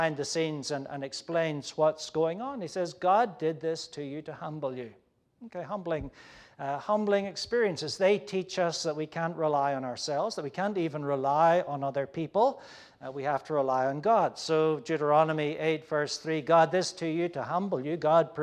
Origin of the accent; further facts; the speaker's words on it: Ireland; I'm from Ireland. In Ireland, there are always potatoes on the table.